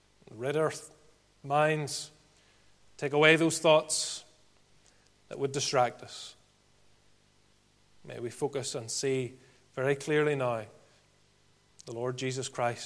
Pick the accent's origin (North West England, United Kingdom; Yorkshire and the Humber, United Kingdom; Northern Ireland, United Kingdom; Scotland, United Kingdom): Northern Ireland, United Kingdom; Ballymena; accent: Ballymena; I brought my Ballymena accent with me as well